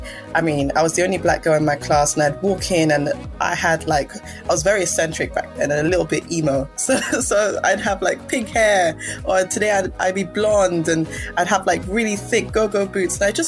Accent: United Kingdom; born there; I am a Nigerian British born robotics engineer.

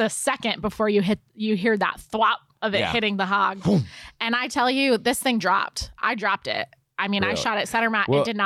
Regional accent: Connecticut, United States; Listen, I'm from Connecticut, okay?

